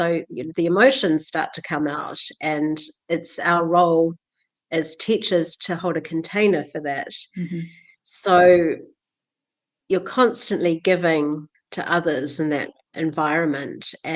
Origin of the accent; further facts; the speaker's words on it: New Zealand; now in Bali, Indonesia; I'm originally from New Zealand